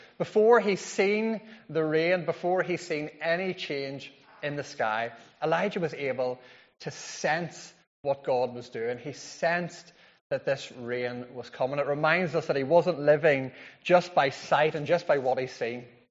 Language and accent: English; Northern Ireland, United Kingdom; remember that I grew up in County Fermanagh, which quite honestly sometimes feels like the rain capital of the world.